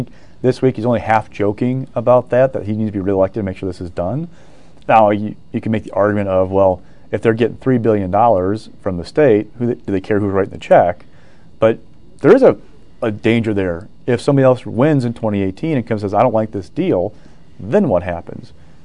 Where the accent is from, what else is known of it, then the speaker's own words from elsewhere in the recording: Wisconsin, United States; Well, you know, I'm from Kenosha County.